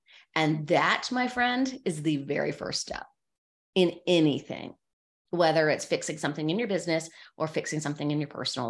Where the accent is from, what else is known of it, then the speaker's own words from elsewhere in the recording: the South, United States; I'm from the South